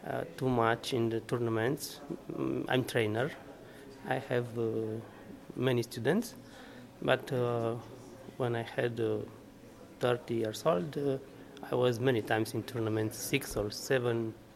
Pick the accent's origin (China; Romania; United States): Romania; English is a second language; Yes, I'm from Romania.